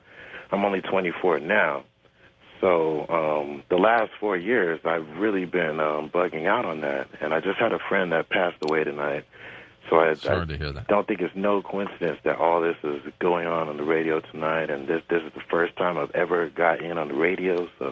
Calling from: Covina, California, United States; I'm calling from Calvina, California.

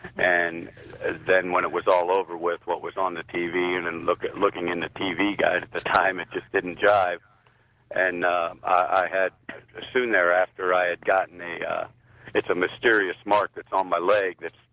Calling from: Ohio, United States

